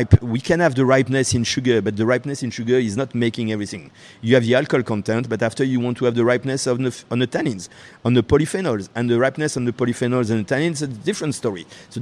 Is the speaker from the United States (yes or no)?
no; Bourgogne-Franche-Comté, France; moved away as an adult; now in Canada; of course, I'm from Burgundy. So, of course, you have lots of Pinot Noir. But being from Burgundy, I'm more a Chardonnay winemaker.